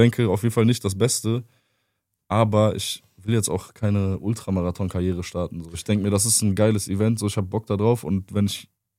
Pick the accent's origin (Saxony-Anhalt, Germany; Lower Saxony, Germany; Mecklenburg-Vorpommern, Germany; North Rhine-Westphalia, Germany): North Rhine-Westphalia, Germany; Cologne; wir kommen ja aus Sürth, oder viele von uns kommen aus Sürth, wir haben immer in Sürth gechillt.